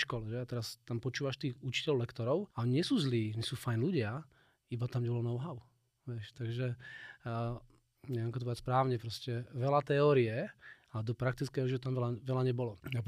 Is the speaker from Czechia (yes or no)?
yes; Brno, South Moravian Region, Czechia; zašiel som naspäť do Brna, ja som inak rodinný Brňák, ako aj počujete. Fakt som rodinný Brňák.